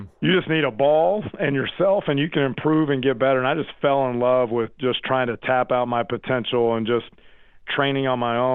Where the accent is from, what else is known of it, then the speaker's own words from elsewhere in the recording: Walters, Oklahoma, United States; also born or lived in Lytton, Oklahoma; Yeah, so born in Lytton, Oklahoma, but the only reason I was born in Lytton, Oklahoma, I grew up in Walters, Oklahoma, which is a small town of 2,000 people, so they didn't have a hospital.